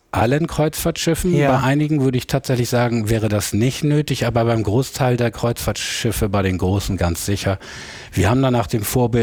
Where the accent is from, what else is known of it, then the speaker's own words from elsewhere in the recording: Kiel, Schleswig-Holstein, Germany; Ich bin in Kiel groß geworden